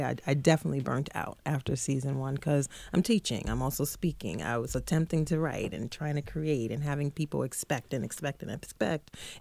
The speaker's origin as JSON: {"language": "English", "town": "New Orleans", "region": "Louisiana", "country": "United States", "tie": "born or raised there", "said": "Yes, I was born and raised in New Orleans."}